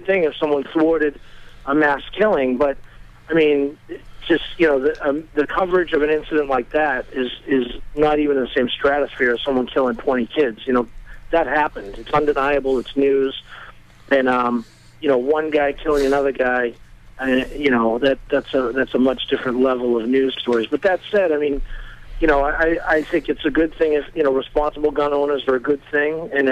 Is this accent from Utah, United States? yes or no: no; Brockton, Massachusetts, United States; I grew up in Brockton, and most of the drug dealers that I knew of had pit bulls